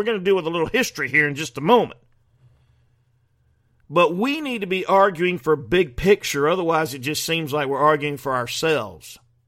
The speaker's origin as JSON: {"language": "English", "region": "South Carolina", "country": "United States", "tie": "born or raised there", "said": "I was born in South Carolina, raised in the 60s and 70s, know all about what happened back then."}